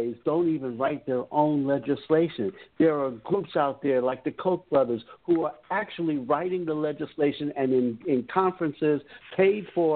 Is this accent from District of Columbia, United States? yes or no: yes; Washington, District of Columbia, United States; one of the things I got to say about growing up in Washington, D.C., I've been through Presidents Eisenhower through now.